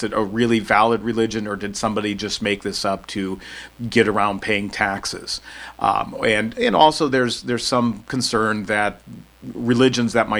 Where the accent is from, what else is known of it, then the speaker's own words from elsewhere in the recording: United States; And for me as an American, that was very foreign.